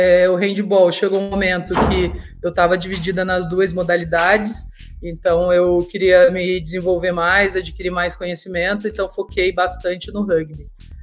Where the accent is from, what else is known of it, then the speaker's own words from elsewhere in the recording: Volta Redonda, Rio de Janeiro, Brazil; now in São Paulo, Brazil; sou do interior do Rio de Janeiro, sou de Volta Redonda. Vim para São Paulo porque eu fui convidada para jogar por um clube em Osasco.